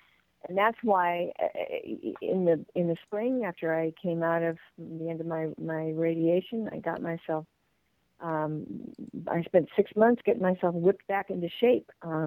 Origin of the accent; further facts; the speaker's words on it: Barrington, Illinois, United States; Mark's from Decorah, Iowa, and I'm from Barrington, Illinois.